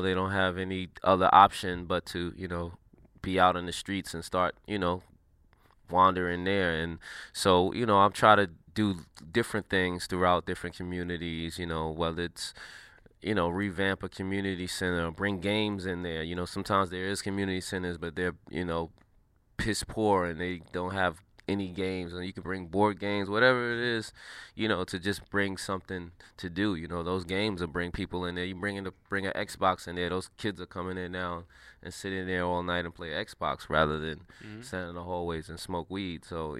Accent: New York City, New York, United States; I'm from New York City, an inner city kid.

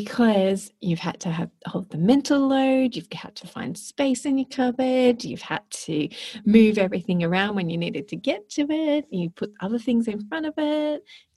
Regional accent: Melbourne, Victoria, Australia; I know where that's filmed in Melbourne. Aww. That's how much I love my hometown.

